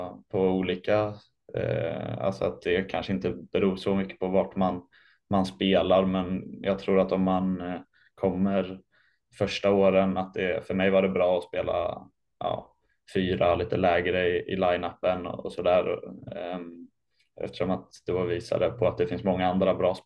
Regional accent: Sweden; serveträning på college, skulle jag säga är den stora skillnaden jämfört med hemma i Sverige.

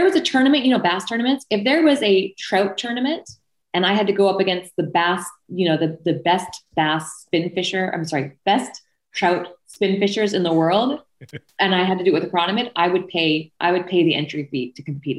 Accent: Canada; I'm still from Canada and I'm stuck here with COVID.

